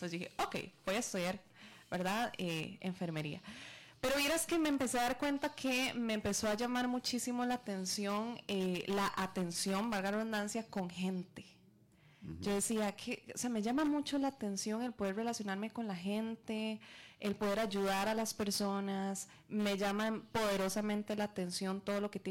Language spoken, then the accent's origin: Spanish; San Francisco de los Ríos, San José, Costa Rica; also born or lived in Acarit; Bueno, yo nací en San Francisco de... Bueno, no nací en San Francisco, nací en Acarit. Pero soy de San Francisco de los Ríos, correcto, ¿verdad? Sí. Vivo en el bosque, súper cerquita